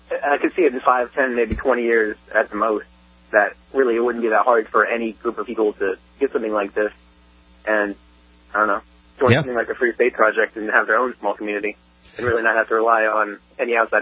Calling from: Bradenton, Florida, United States; I'm calling from Bradenton

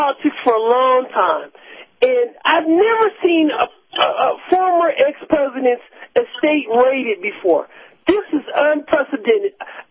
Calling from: Denver, Colorado, United States; from Denver, Colorado.

